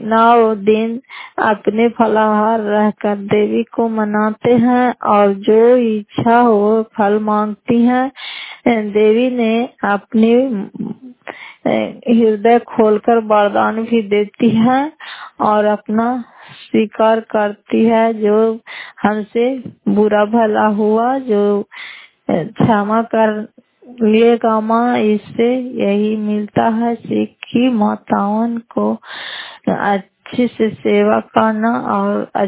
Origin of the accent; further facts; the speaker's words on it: Fatehpur, Bihar, India; घर फतेहपुर, पंचायत मकरौता, जिला नालंदा, कराय पसरा ब्लॉक की निवासी हूँ।